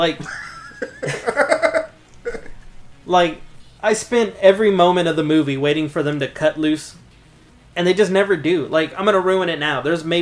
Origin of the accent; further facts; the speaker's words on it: Boston, Massachusetts, United States; Because we're fucking from Boston.